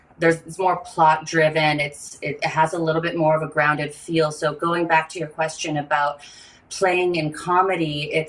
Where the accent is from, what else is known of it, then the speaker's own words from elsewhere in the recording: Canada; Because, you know, I've seen hockey. I'm Canadian